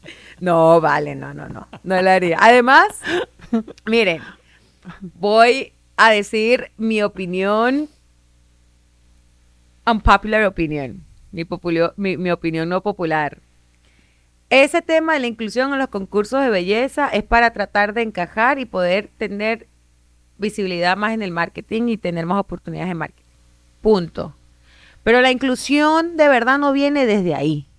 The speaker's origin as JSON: {"language": "Spanish", "town": "Cabimas", "region": "Zulia", "country": "Venezuela", "said": "Pero si tú me preguntas dónde tú eres, y yo te digo a ti, ¿tú eres venezolano? Sí. ¿Y tú? Yo digo de Cabimas."}